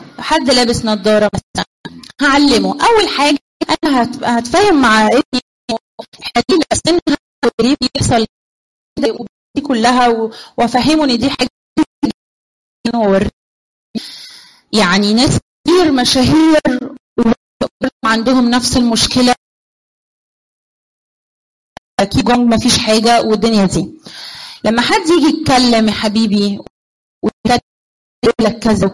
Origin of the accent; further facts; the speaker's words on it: Egypt; بصوا يا جماعه احنا السواقه عندنا في مصر صعبه قوي صراحه.